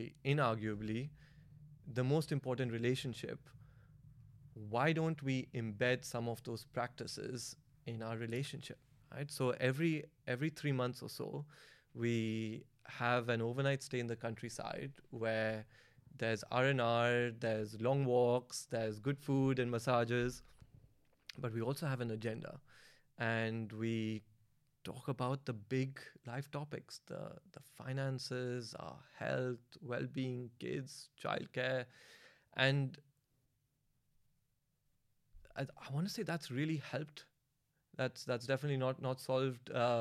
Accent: India; also born or lived in United States; I grew up in India, and a lot of my formative years were in the US, a lot of them in Silicon Valley, and my wife is American.

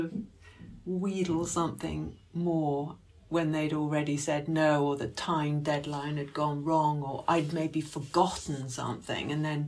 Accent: England, United Kingdom; especially as us English, we just expect everyone to speak English.

